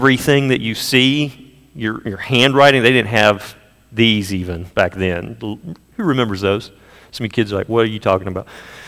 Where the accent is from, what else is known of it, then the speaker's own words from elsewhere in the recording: United States; Now, I know, I'm an American.